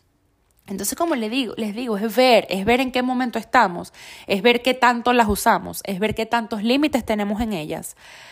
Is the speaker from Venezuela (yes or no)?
yes; Venezuela; moved away; hacer amigos luego de que yo salí de Venezuela me ha costado muchísimo